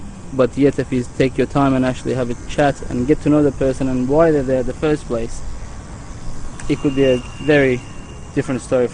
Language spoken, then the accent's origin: English; Iran; English is a second language; also born or lived in Turkey; now in Australia; I'm a Persian background. I came from Iran. Been in Australia 21 years though. 25th of July, 96. And we were in Turkey for 3 years before that.